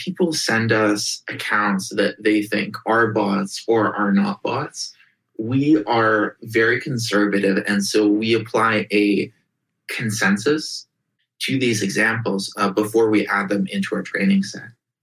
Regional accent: Russia; I grew up in Russia in the early 90s

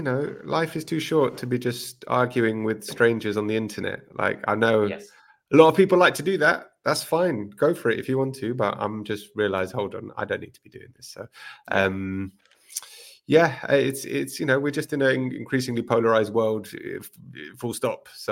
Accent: London, United Kingdom; I'm from London

